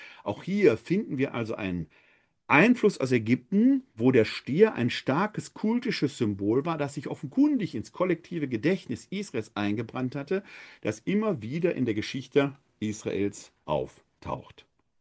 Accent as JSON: {"language": "German", "town": "Essen", "region": "North Rhine-Westphalia", "country": "Germany", "tie": "born or raised there", "said": "Meine Heimatstadt ist ja Essen."}